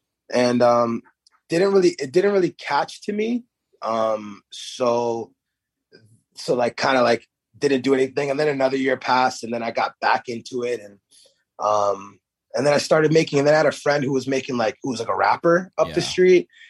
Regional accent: Guatemala; English is a second language; Because I grew up in Guatemala. I've seen, you know what I'm saying? Like when I was young, I saw a dead body.

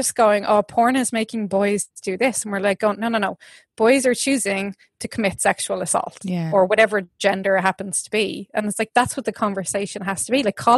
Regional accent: Ireland; And as Irish people, we're really good at that.

